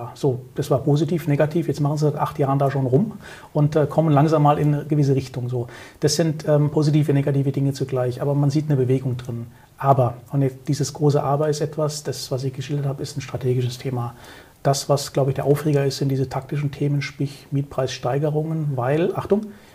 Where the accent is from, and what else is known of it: Southern Germany, Germany